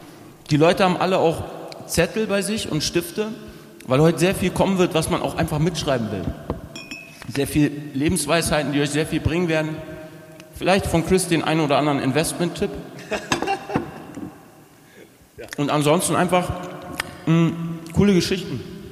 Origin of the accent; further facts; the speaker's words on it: Hamburg, Germany; Also hier bin ich groß geworden, 300 Meter Luftlinie, Alsenplatz bin ich groß geworden.